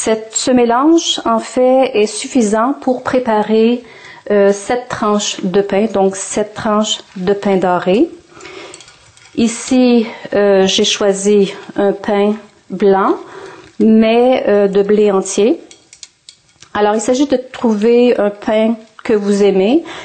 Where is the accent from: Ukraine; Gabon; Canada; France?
Canada; Quebec; Et je suis du Québec, au Canada.